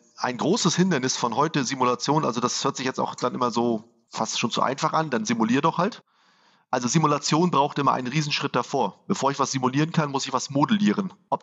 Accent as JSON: {"language": "German", "region": "Northern Germany", "country": "Germany", "said": "ich bin Norddeutscher"}